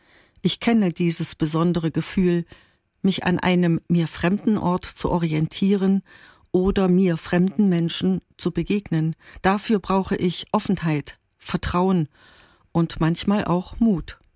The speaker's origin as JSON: {"language": "German", "town": "Weimar", "region": "Thuringia", "country": "Germany", "tie": "born or raised there", "said": "In meiner Heimatstadt Weimar begegnet man ihm auf Schritt und Tritt, Johann Wolfgang von Goethe."}